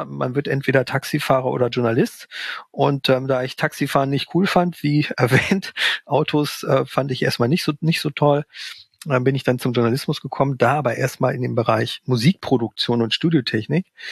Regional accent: North Rhine-Westphalia, Germany; ich komme, wie gesagt, aus dem Pott, aus dem bevölkerungsreichsten Bundesland Deutschlands.

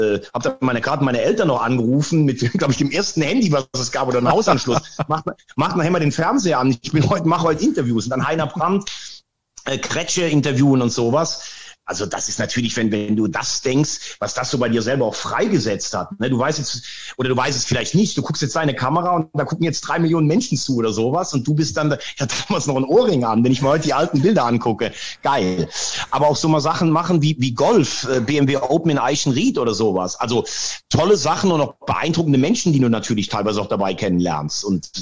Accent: Rhineland-Palatinate, Germany; weil ich habe dann halt bei der Spielvereinigung Andernach gespielt und mein Heimatort war 10 Kilometer davon entfernt.

